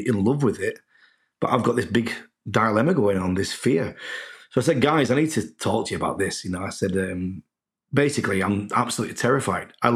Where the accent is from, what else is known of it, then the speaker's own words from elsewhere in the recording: Manchester, North West England, United Kingdom; near my hometown in Manchester.